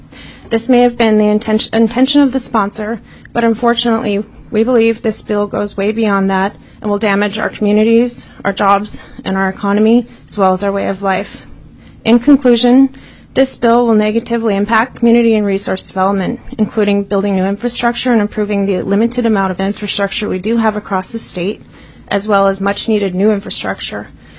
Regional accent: Nome, Alaska, United States; I'm originally from Nome. I'm a lifelong Alaskan, and I live and work here, and I love it here.

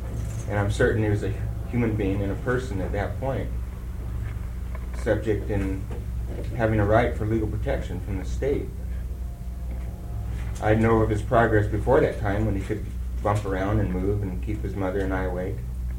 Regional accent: Juneau, Alaska, United States; Good afternoon. … I'm from Juneau.

